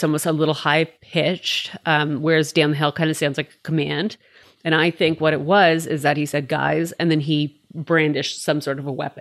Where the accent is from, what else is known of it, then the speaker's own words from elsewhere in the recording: Canada; I'm Canadian.